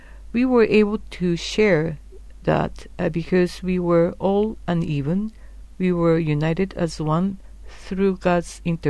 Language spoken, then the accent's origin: English; Japan; because I was born and raised in Japan.